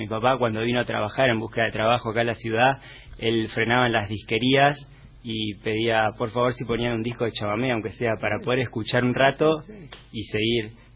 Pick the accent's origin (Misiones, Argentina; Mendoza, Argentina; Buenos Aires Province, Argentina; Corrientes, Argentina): Buenos Aires Province, Argentina; Quilmes; born there; yo soy nacido en Quilmes, mi papá es misionero, nacido allá en Posadas